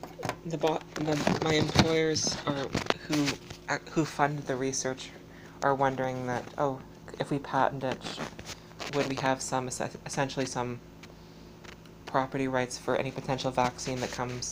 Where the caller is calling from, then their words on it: Canada; I'm actually calling from Canada.